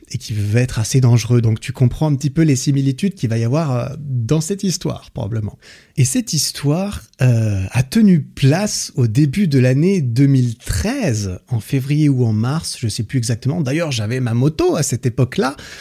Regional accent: Switzerland; Vois-tu, je suis suisse, comme je l'ai dit, j'ai toujours habité à moins d'une heure des pistes

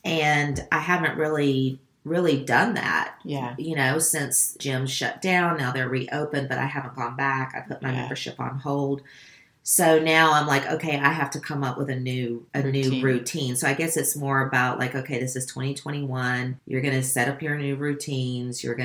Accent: South Carolina, United States; my traditional low country, because I'm from South Carolina, low country dish

